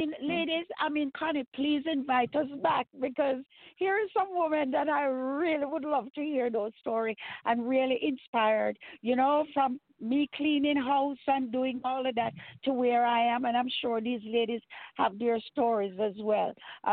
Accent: Jamaica; because we're Jamaican

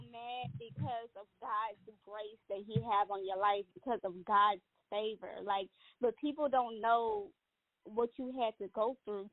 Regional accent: Gary, Indiana, United States; For people who don't know, I'm from Gary, Indiana.

